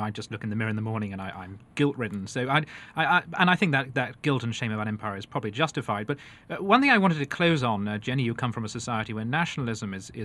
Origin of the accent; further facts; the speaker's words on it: England, United Kingdom; I think one of the reasons why we're uncomfortable about being English today is because we've lost the big thing that defined us for so many years